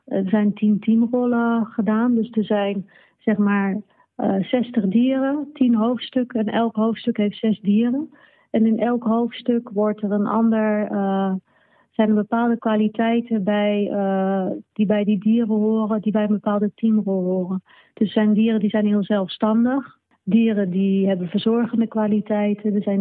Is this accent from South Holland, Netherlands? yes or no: yes; Rotterdam, South Holland, Netherlands; Ja, en we komen allebei uit Rotterdam, dus dat is wel weer grappig.